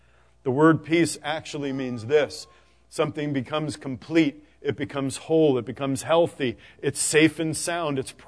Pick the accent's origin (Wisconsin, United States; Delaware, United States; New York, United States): New York, United States; New York City; also born or lived in Boston; I'm from New York City. We just lived in Boston for 10 years, and we were in Steelton.